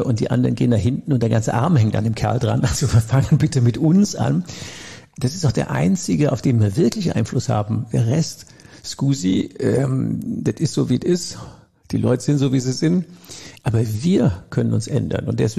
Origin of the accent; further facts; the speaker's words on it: Rhineland, Germany; wie sagt man bei uns im Rheinland, das geht ja auf kein Kuhhaut.